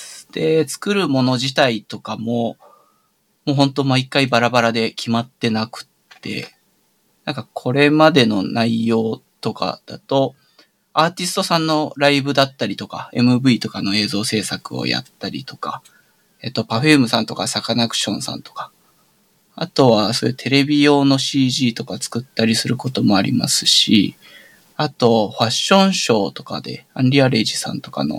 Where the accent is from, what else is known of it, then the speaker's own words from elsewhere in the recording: Osaka, Japan; よろしくお願いします。1985年の生まれで大阪出身なんですけど、